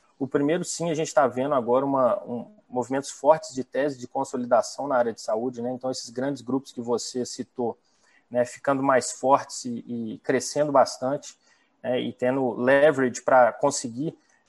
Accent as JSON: {"language": "Portuguese", "town": "Belo Horizonte", "region": "Minas Gerais", "country": "Brazil", "said": "eu sou mineiro de Belo Horizonte, né, e o mineiro é desconfiado"}